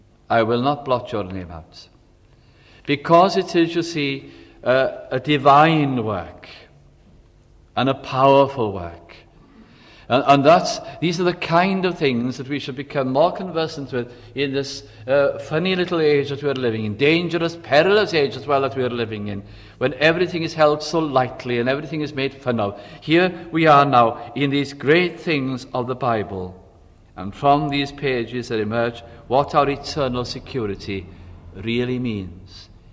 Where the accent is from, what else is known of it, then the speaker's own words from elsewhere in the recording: Wales, United Kingdom; Imagine if we as Welsh people or English people, as the case might be, would be able to say, the Ten Commandments came to us.